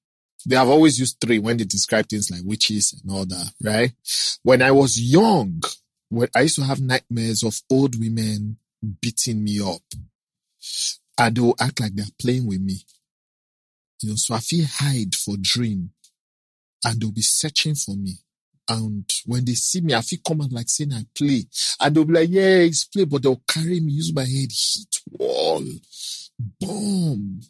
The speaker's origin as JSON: {"language": "English", "region": "Kogi", "country": "Nigeria", "lives_now": "Lagos, Nigeria", "said": "So that's why I never went back home. I'm from Kogi State. Instead of to face Delta State, I came straight to Lagos."}